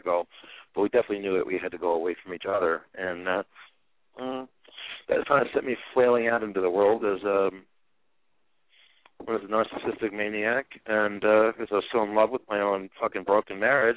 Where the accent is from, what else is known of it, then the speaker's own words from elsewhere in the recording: Harrisburg, Pennsylvania, United States; I grew up in Harrisburg, Pennsylvania.